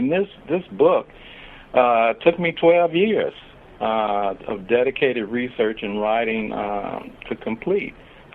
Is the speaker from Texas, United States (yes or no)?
no; Chicago, Illinois, United States; Heck, I grew up in Chicago and thought I knew a lot about the history of Chicago